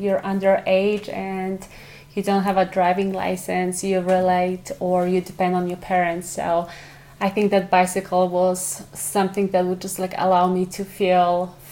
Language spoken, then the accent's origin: English; Ochotnica Górna, Lesser Poland, Poland; I definitely grew up in Ochotnica Górna, which is a small town in southern Poland, close to the mountains.